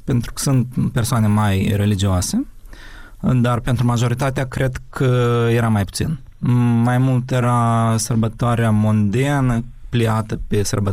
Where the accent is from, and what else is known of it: Ukraine